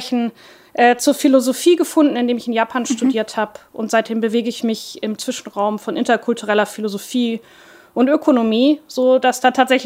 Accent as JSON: {"language": "German", "region": "Hamburg", "country": "Germany", "tie": "born or raised there", "said": "Man weiß, dass ich geborene und gebürtige Hamburgerin bin, dass ich in einer unternehmerischen Familie groß geworden bin, im deutschen Mittelstand."}